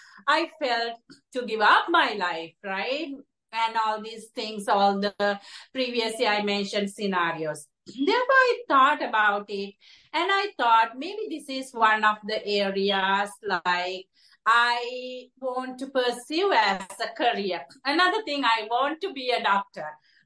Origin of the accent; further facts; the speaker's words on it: Sri Lanka; You know, I'm originally from Sri Lanka, and there are multiple things.